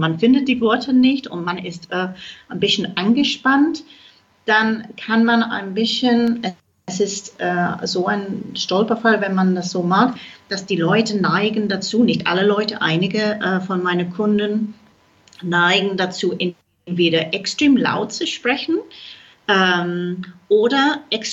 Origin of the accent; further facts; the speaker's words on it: England, United Kingdom; German is a second language; Ich meine, die Engländer haben diesen Ruf, dass wir super spießig sind.